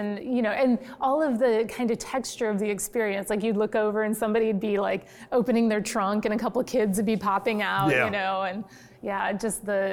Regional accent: Iowa, United States; Well, I grew up in Iowa.

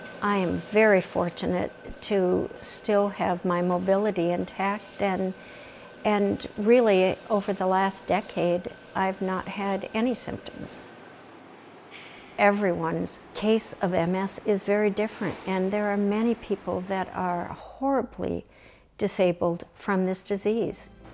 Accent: Janesville, Wisconsin, United States; also born or lived in Colorado; I spent the first 18 years of my life growing up in Janesville, Wisconsin. Life in Wisconsin was very powerful for me.

